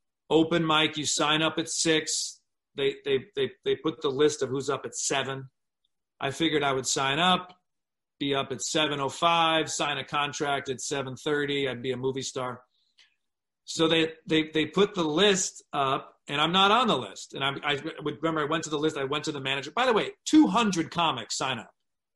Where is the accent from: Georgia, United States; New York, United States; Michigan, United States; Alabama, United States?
Michigan, United States; And as an American, as a privileged white kid growing up in Michigan, it stunned me.